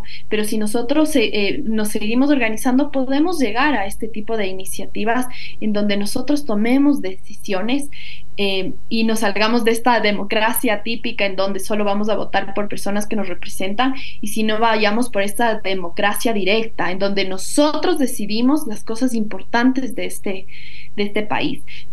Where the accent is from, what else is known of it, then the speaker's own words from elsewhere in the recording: Ecuador; una esperanza para nosotros como ecuatorianos, ecuatorianas